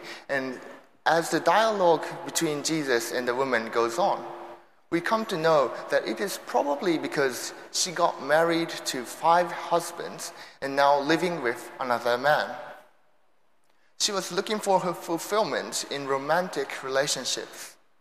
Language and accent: English; Kyoto, Japan; accent: mixture of Japanese, American and British; English is a second language; also born or lived in United States / United Kingdom; now in Singapore; I'm originally from Japan. I was raised in Kyoto. I lived in America when I was little, and I just finished studying theology at Oxford in the UK. So that's why I have a mixture of Japanese accent, American accent, British accent, and now I'm working on my Singaporean